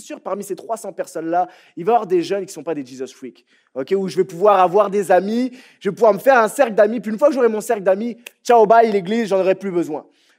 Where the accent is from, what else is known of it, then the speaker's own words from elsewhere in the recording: France; now in Canada; Comme vous l'entendez à mon accent, moi je viens de la France, ça fait à peu près 10-11 ans que je suis ici au Québec.